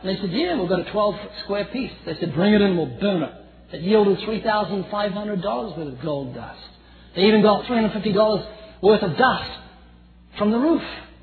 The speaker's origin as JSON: {"language": "English", "country": "New Zealand", "moved": "yes", "lives_now": "California, United States", "said": "I'm originally from New Zealand, although you wouldn't know. I've lost my accent. I've been living in California for 14 years."}